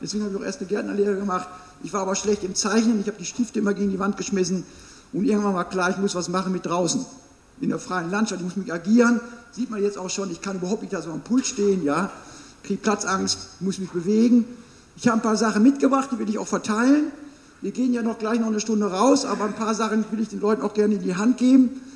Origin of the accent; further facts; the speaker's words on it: Bremen, Germany; bei uns in Norddeutschland, ich komme aus Bremen